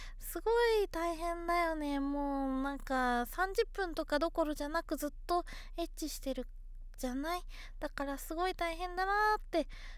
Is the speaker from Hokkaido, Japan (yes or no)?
yes; Hokkaido, Japan; accent: Hokkaido dialect; いずいってね、そう北海道弁なんですよ。 … は北海道出身なので北海道弁を言ってしまいました。